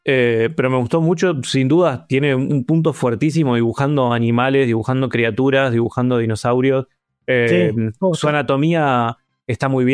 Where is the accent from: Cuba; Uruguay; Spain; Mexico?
Uruguay; moved away; Como criollista uruguayo migrado del Río de la Plata.